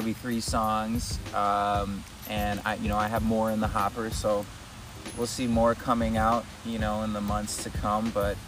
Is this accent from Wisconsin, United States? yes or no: yes; Milwaukee, Wisconsin, United States; so, you know, I grew up in Milwaukee, and I went back there kind of to collect myself